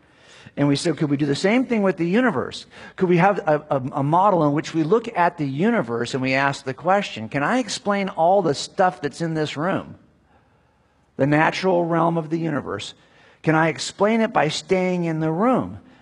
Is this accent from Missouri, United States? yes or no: no; California, United States; I'm from Southern California. I actually live right between Los Angeles and San Diego